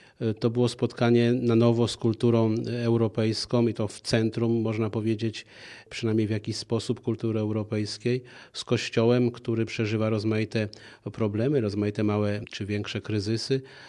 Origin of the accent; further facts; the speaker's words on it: Toruń, Kuyavian-Pomeranian Voivodeship, Poland; also born or lived in Biskupiec; Urodziłem się rzeczywiście na Warmii w Biskupcu. Archidiecezja warmińska, potem tato został przeniesiony do pracy w Toruniu i tam zapuściliśmy właściwie korzenie od dzieciństwa, ale ponieważ wzrastałem po tej stronie Torunia